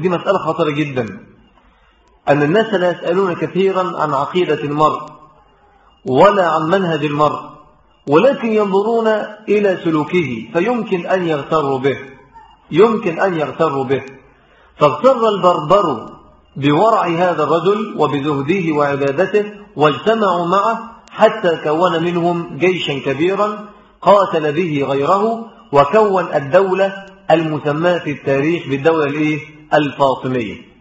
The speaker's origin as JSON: {"language": "Arabic", "country": "Egypt", "said": "فما من بدعة ولا شرك ظهر في بلادنا مصر"}